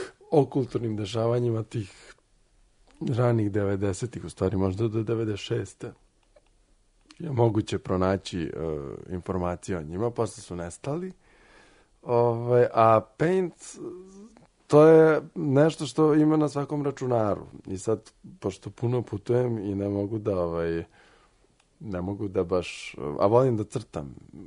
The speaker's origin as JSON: {"language": "Serbian", "region": "Belgrade", "country": "Serbia", "tie": "born or raised there", "said": "odrastao sam na Dorćolu"}